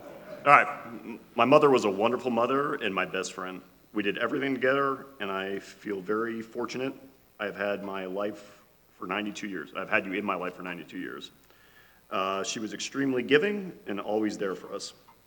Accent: Arizona, United States; I live in Colorado now. I grew up in Arizona, was born here, graduated high school here.

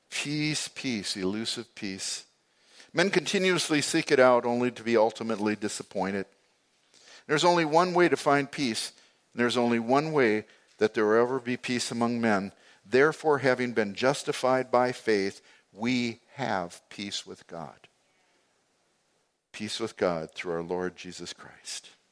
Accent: United States; And, you know, I was from America too, so.

